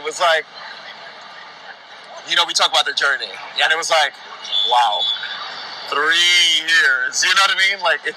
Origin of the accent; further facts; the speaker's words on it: New York City, New York, United States; I grew up in New York City and I was part of the Boys Choir Harlem.